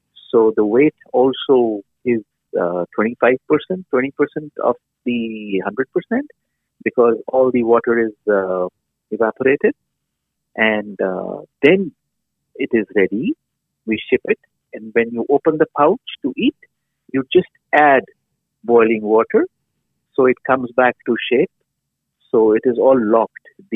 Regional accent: New Delhi, Delhi, India; moved away; I am from India, and I've been here from a year and a half now.

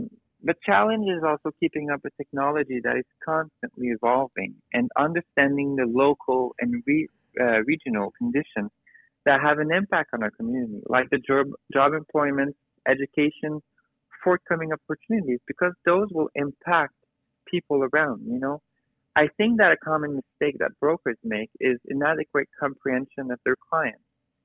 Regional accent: Sherbrooke, Quebec, Canada; So I guess, as you could tell, I'm a born and raised in Sherbrooke.

